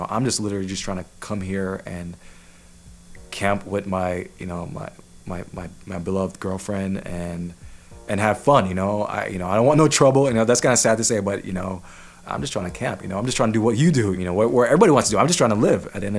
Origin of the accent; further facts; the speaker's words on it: Jamaica; now in California, United States; I came from, meaning I was born in Jamaica, coming to America, and then moving to California, you know what I'm saying? And I'm like, what is this whole being black thing? You know, I'm Jamaican, you know, I'm Jamaican American.